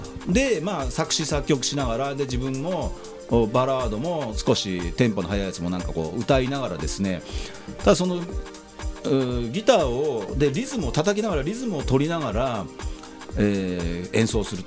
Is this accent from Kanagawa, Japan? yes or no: yes; Yokohama, Kanagawa, Japan; 私、横浜鶴見区出身、前議員の … がお届けしております。